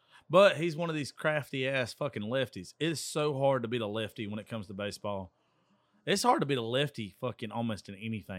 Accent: Georgia, United States; But I'm from Georgia. My daddy's probably crying somewhere right now.

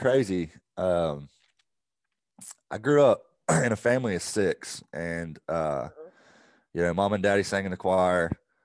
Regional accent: Augusta, Georgia, United States; also born or lived in Evans; Yeah, so I grew up in Augusta. I was born in Augusta. Lived in Evans there. And when I was about, I think I was 12, my folks moved to North Georgia

